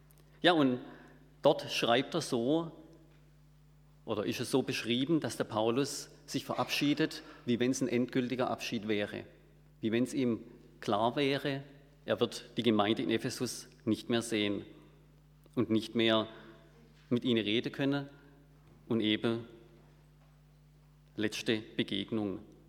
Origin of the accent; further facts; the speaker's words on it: Bad Wildbad, Baden-Württemberg, Germany; Ich komme aus Bad Wildbad